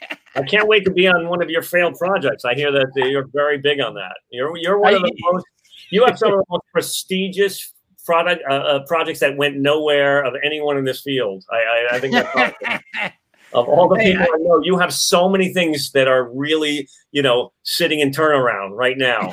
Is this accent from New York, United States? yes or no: yes; New York, United States; that's your turf. I'm a New Yorker, man.